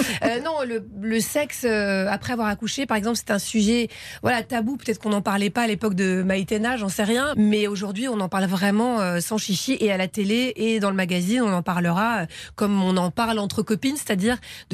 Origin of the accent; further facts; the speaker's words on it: Paris, Île-de-France, France; born there; Je ne suis pas belge, je suis née à Paris 15.